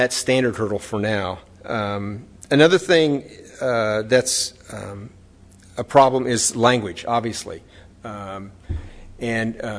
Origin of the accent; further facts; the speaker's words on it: United States; I think that the culture has been educational for me as an American that the Japanese don't always do things the way Americans do them